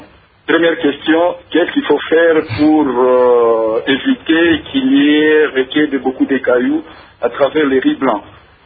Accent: Isiro, Haut-Uélé, DR Congo; Bon, nous remarquons souvent chez nous à Isiro, dès que les riz vient d'être séché directement, on passe à la rizerie.

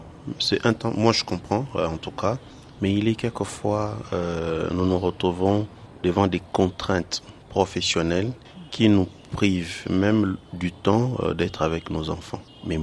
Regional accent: Goma, North Kivu, DR Congo; Soit c'est amener nos cousins qui sont à Lubumbashi ou à Kinshasa, chez nous à Goma.

